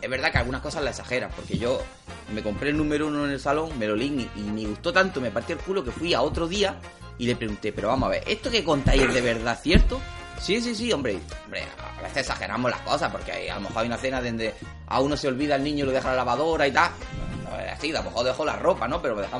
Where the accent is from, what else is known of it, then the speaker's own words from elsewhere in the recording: Spain; como éramos españoles